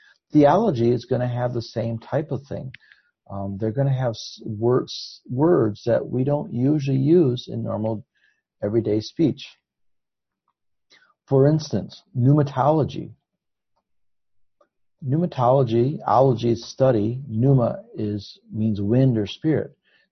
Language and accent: English; the North, United States; But I'm from the North in America.